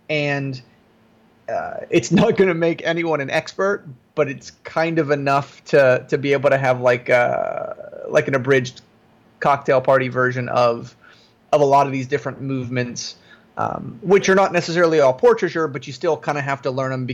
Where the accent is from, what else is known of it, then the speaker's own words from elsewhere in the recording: Florida, United States; Originally, I grew up in Florida, did a lot of commercial lifestyle work. I worked in the Miami market for a while, then came up here and threw it all away and started again